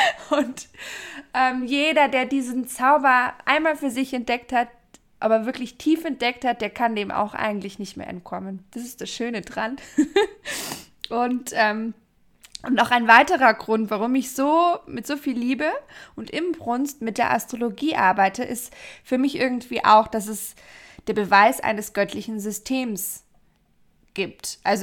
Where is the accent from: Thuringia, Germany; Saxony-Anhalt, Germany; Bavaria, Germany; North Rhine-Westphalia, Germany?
Bavaria, Germany; Bei uns in Bayern sagt man, hilft ja nichts.